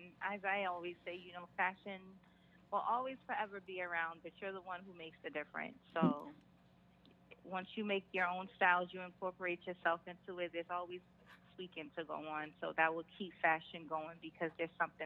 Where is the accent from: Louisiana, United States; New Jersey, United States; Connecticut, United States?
Louisiana, United States; now in Boston, United States; I am originally from Boston. I was born here in Boston, but I spent most of my childhood in Louisiana. So... from both places, Boston, Louisiana area.